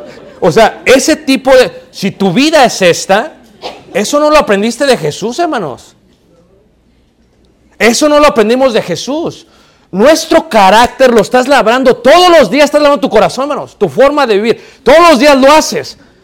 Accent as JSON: {"language": "Spanish", "region": "Mexico City", "country": "Mexico", "tie": "born or raised there", "said": "Yo crecí en Ciudad de México."}